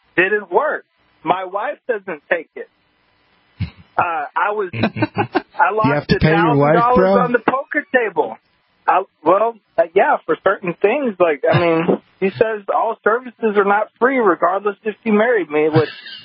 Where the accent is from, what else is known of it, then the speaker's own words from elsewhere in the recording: New Orleans, Louisiana, United States; I'm from New Orleans.